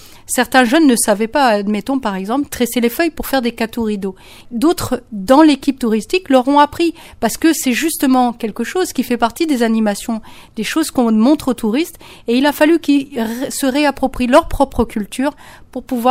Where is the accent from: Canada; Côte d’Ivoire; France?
France; French Guiana; moved away as an adult; Je suis guyanaise, je suis partie faire mes études en France